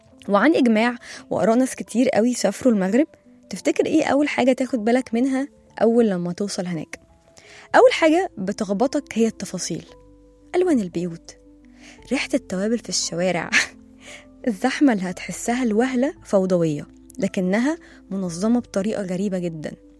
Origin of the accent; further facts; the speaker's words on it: Egypt; إحنا كمصريين عامة بطبعنا عشرين قوي، بناخد على الناس بسرعة